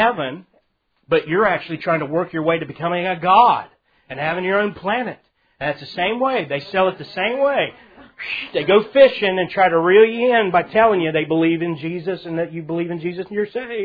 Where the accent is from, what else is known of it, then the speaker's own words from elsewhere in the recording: the South, United States; accent: southern; Well, excuse my southern accent, but you got to be a Berean.